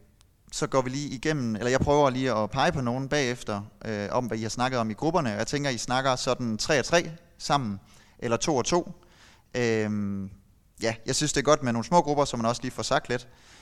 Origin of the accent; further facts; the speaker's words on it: Bording, Central Denmark Region, Denmark; now in Gjern, Denmark; jeg er opvokset i Bording og er faktisk kommet her i huset.